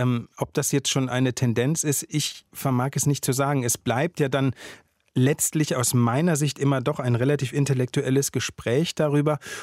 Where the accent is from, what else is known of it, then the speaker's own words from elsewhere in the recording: Plettenberg, North Rhine-Westphalia, Germany; zu meiner eigenen Kleinstadt, zu meiner Heimatstadt Plettenberg, eine andere Beziehung gefunden habe